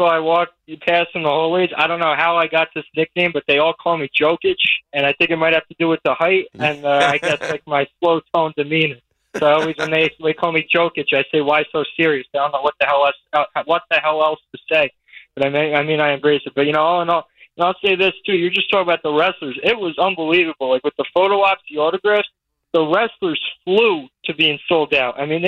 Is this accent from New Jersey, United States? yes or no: yes; Elmwood Park, New Jersey, United States; she actually grew up in my hometown, you know, small little Elmwood Park here. It's like the only representation we get.